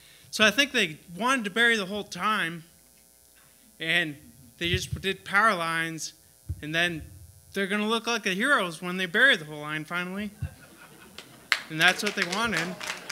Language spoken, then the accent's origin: English; Whitefield, New Hampshire, United States; I'm from Whitefield, New Hampshire